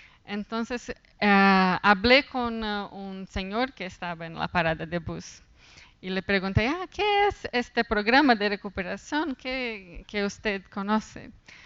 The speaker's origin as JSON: {"language": "Spanish", "country": "Brazil", "second_language": "Spanish", "lives_now": "London, United Kingdom", "said": "Soy brasileña y vivo en Londres, entonces de una cierta forma me identifico con Linda, que estoy acá, pero no soy de acá."}